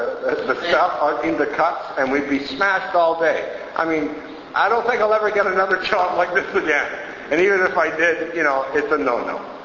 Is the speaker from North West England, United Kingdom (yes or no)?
no; Scotland, United Kingdom; born there; Anyway, I was born there. I was born in Scotland.